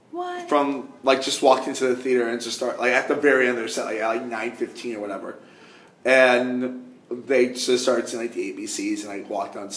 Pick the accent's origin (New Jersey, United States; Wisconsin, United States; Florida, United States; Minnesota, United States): Florida, United States; Miami; Because I'm not from New York. I'm from Miami.